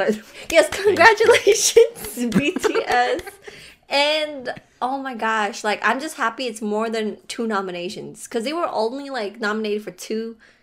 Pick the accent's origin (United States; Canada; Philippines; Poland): Philippines; if you guys don't know yet, I am Filipino